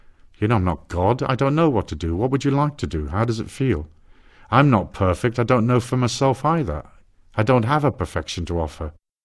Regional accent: England, United Kingdom; I'm an English tourist.

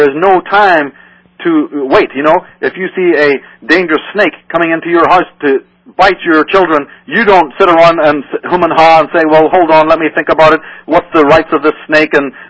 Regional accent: Ireland; I'm from Ireland, you know, so I hate to say it.

